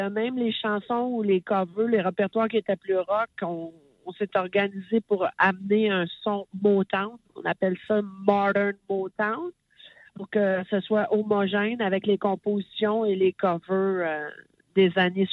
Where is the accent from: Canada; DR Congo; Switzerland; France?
Canada; Quebec; plus que chez nous au Québec.